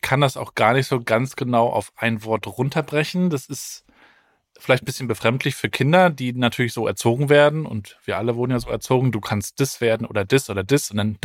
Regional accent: East Germany, Germany; Ich bin ja in der DDR aufgewachsen, da war das ja nicht so dolle mit der Welt sehen.

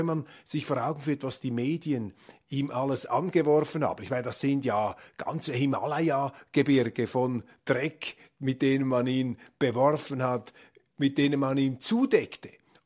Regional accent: Switzerland; Ich meine, das muss man als Schweizer zur Kenntnis nehmen.

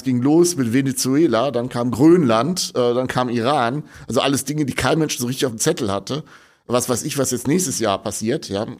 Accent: Lower Saxony, Germany; als Niedersachse, aber jetzt wohne ich ja auch schon 16 Jahre im Rheinland

